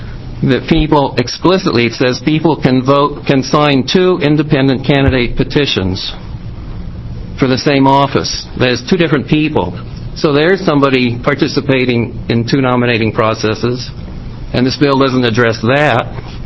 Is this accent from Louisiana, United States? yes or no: no; San Francisco, California, United States; I'm from San Francisco.